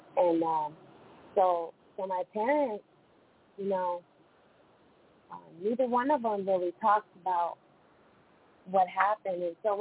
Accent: Great Falls, Montana, United States; I laugh because anybody that knows Great Falls, Montana, you know, I grew up on Fox Farm, and that's kind of known as, like, the rich area in town.

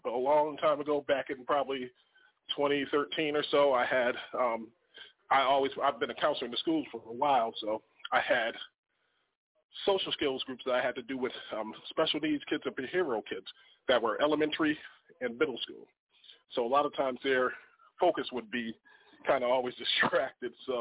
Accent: Springfield, Massachusetts, United States; So, I'm from the state of Massachusetts, born and raised in Springfield, Mass. I'm the same town as Dr. Seuss was born and raised

